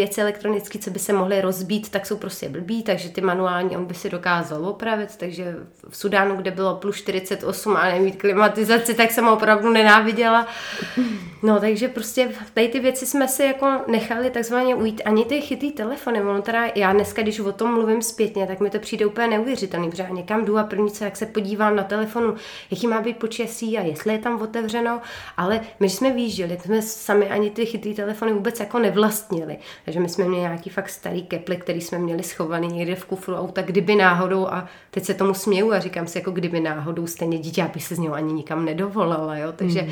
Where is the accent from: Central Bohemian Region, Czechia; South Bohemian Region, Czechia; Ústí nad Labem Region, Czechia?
Ústí nad Labem Region, Czechia; Mikulášovice; protože já jsem původně z Mikulášovic